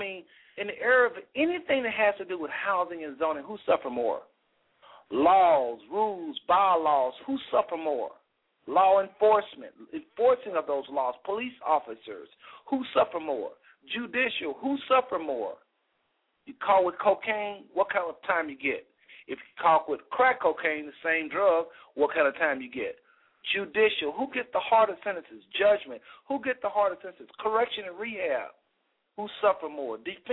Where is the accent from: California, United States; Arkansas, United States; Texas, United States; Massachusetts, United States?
Texas, United States; I come from Texas, and I went to Ohio